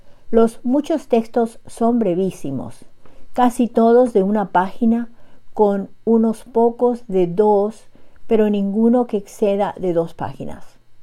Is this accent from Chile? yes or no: no; Paraguay; now in Bedford, United States; una vez más llego hasta ustedes desde Bedford, Massachusetts, con otra dosis narrativa de mi tierra colorada y país natal, y para muchos de nosotros dispersos por el mundo, cuentos y relatos de Ñandere Tamí, Paraguay.